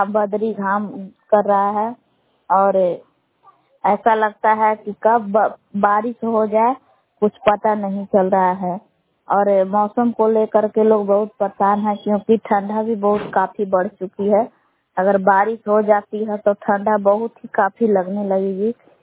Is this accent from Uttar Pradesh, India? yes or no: no; Belam, Bihar, India; ग्राम बेलाम जिला कैमूर बबुआ के निवासी हूँ।